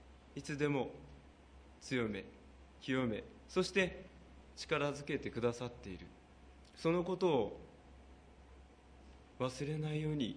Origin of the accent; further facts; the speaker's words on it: Tokyo, Japan; now in Yamanashi, Japan; 私自身は東京の生まれで東京の育ちなんですが、実は私の祖父までこの山梨の人でした。